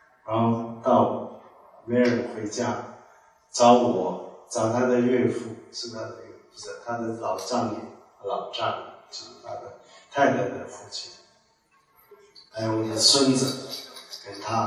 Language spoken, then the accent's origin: Chinese; Shandong, China; 然后她是南方人，湖北湖南，我是北方人山东